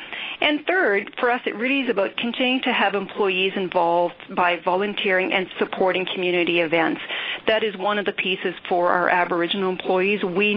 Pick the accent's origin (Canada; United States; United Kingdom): Canada; Manitoba; A bit of my background is I'm originally from Manitoba, and my background is Métis.